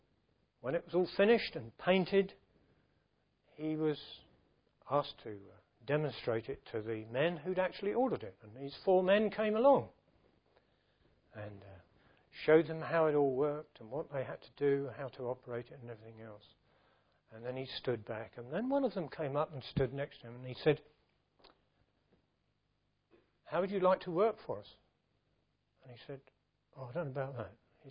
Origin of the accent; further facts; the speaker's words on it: Welwyn Garden City, East of England, United Kingdom; When I was growing up in Welwyn Garden City